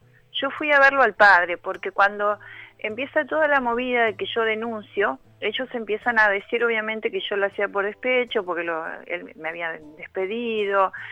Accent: Cipolletti, Río Negro, Argentina; Yo soy de Cipolletti, Río Negro

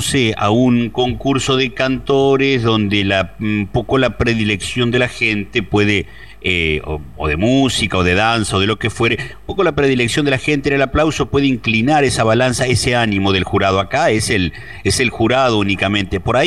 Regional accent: Concepción del Uruguay, Entre Ríos, Argentina; soy de aquí, de Concepción del Uruguay, en Entre Ríos, de LT11.

